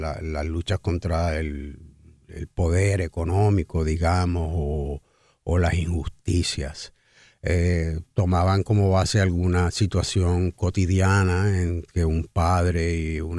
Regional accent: Puerto Rico; se desarrolla un tipo de teatro donde ya nuestro perfil como puertorriqueños está más presente como una nación

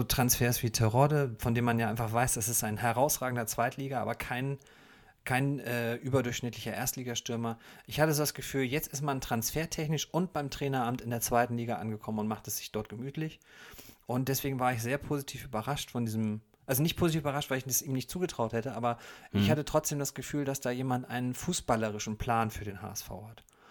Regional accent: Würzburg, Bavaria, Germany; Da würde ich als Würzburger auf jeden Fall sagen, dass es so nicht geht.

